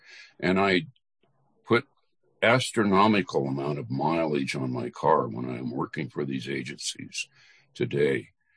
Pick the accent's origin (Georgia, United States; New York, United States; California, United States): California, United States; I'm from California, of course, but I joined them.